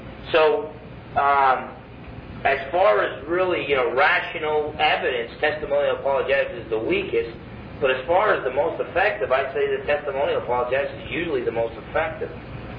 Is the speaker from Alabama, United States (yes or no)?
no; New Jersey, United States; But they just thought it was neat that I came from New Jersey, that I used to be a Marine.